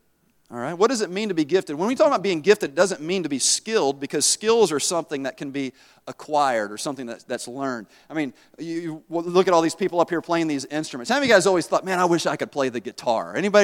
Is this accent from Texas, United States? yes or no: no; Tennessee, United States; Now, I'm from Tennessee, and we used that word a lot when I was down there, right?